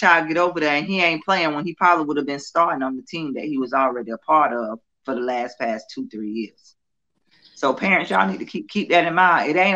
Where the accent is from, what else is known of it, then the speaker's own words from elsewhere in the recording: Florida, United States; So as they say, Candace, I'm from Polk County.